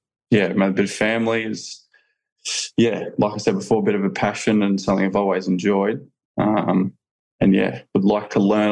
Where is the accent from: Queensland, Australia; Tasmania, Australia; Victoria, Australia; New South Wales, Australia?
Victoria, Australia; growing up in Victoria